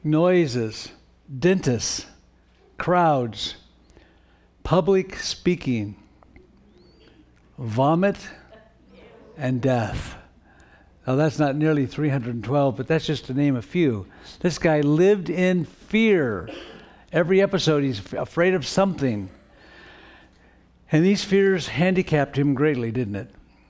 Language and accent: English; Portland, Oregon, United States; We're from Portland. That's where the Portland Trail Blazers are.